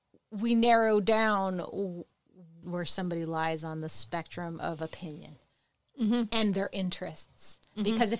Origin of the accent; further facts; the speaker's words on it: California, United States; I'm from California, so I'm not sure. But, like, I'm very opinionated, and I'm from California.